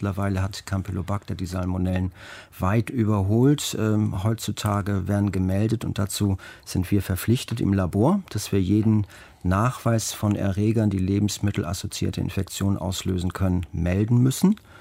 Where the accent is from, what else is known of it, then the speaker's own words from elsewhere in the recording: Hamburg, Germany; Ich bin Hamburger und bin auch häufig an den Alsterwiesen unterwegs